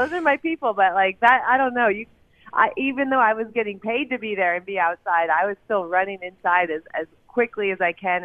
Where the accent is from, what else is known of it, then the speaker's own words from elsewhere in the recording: Minnesota, United States; And again, I'm from Minnesota. Everyone's like, you should be used to it.